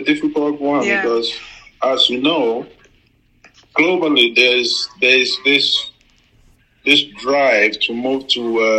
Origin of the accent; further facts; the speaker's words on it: Nigeria; now in Canada; Yeah, it's for us Nigerians, well, partly I'm Canadian now, but you never forget your roots.